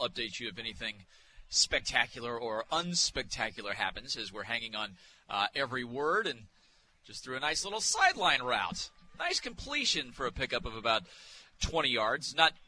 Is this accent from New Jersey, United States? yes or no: no; Missouri, United States; also born or lived in Iowa; I was born in Iowa. I lived there until I was six, moved to Missouri, and I've got friends who are farmers.